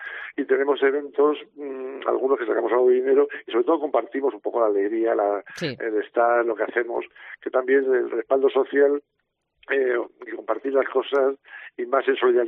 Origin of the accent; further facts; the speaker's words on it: Region of Murcia, Spain; la mayor parte somos murcianos